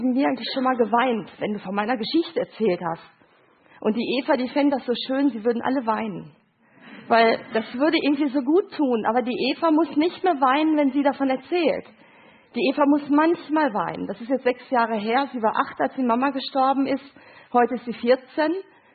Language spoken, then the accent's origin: German; Gelsenkirchen, North Rhine-Westphalia, Germany; Ja, ich komme aus Gelsenkirchen, arbeite da im Institut für Familientrauerbegleitung.